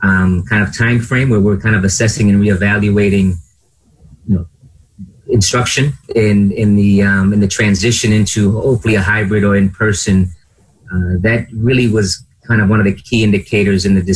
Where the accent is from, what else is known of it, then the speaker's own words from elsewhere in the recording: Lowell, Massachusetts, United States; now in Rochester, United States; So I grew up in Lowell, Massachusetts. I moved here to Rochester in 98 with the idea of getting 1 year of experience, and I've been up here ever since.